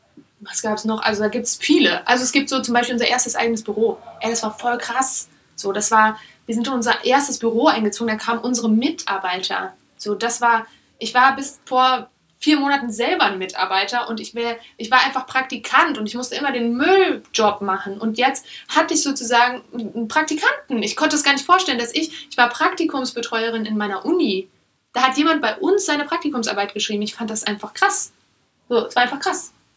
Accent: Germany; born there; Ich lebe in Deutschland. Ich bin in Deutschland geboren.

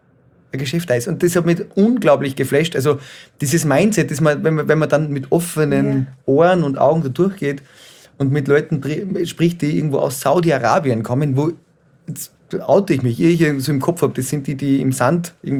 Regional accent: Austria; Made in Austria, da wo ich herkomme

